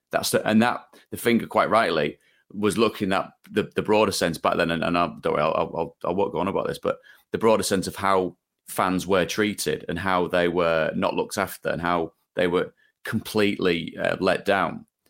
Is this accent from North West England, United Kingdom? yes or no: no; Hull, Yorkshire and the Humber, United Kingdom; So I was born and bred in Hull